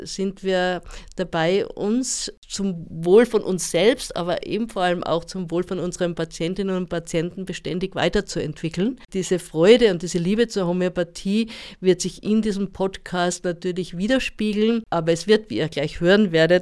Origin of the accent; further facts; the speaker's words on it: Styria, Austria; now in Germany; ich bin gebürtige Österreicherin im Murtal in der Steiermark, geboren und aufgewachsen und lebe schon seit mehr als 32 Jahren jetzt mit sehr viel Wohlgefühl in Bayern.